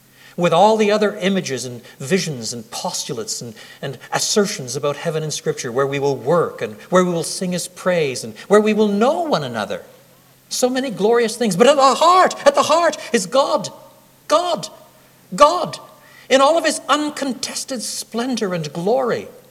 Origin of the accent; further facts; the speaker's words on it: Canada; as a Canadian, I can rise to that.